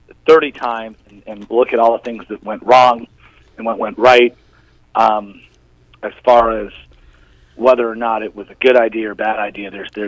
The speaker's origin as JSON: {"language": "English", "region": "Arizona", "country": "United States", "tie": "born or raised there", "said": "I grew up in Midtown, and people look at the Great Western Bank building, which is now, I guess they call it 5555 Broadway or whatever it is."}